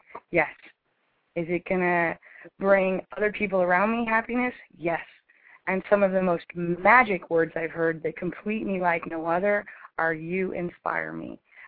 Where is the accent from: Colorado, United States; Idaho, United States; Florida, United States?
Florida, United States; St. Petersburg; Well, I was born and raised in Florida, St. Petersburg, Florida area. Been here most of my whole life.